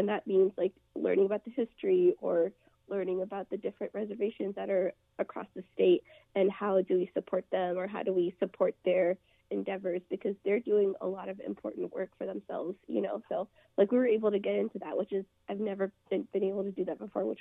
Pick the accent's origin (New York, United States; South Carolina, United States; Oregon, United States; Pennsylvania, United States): Oregon, United States; Salem